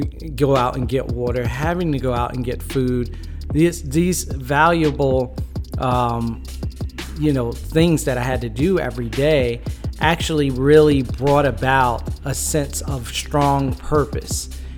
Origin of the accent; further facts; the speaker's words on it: New Brunswick, New Jersey, United States; especially in my hometown, Jersey, especially New Brunswick, New Jersey. I'm seeing places that I grew up that are underwater for the first time ever.